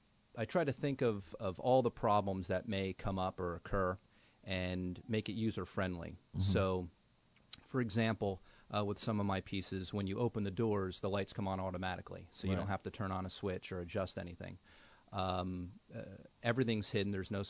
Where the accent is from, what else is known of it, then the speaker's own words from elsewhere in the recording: Branchburg, New Jersey, United States; born and raised in Branchburg, New Jersey, currently reside in Hunterdon County